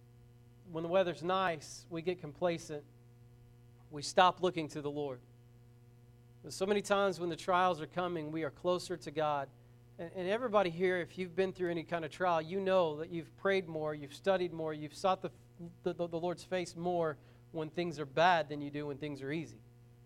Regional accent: Braggs, Oklahoma, United States; also born or lived in Muskogee / Vian; It's funny, because I grew up in Braggs, and there were a lot of people in Braggs that thought if they could just get out of Braggs, life would be better.

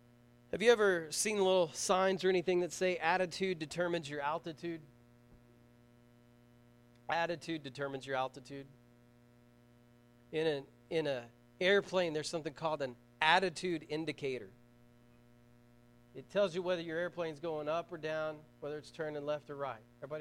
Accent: Vian, Oklahoma, United States; You know, I come from Vianne, and we have the same thing. We have the mountain, we have town, and we have the bottoms.

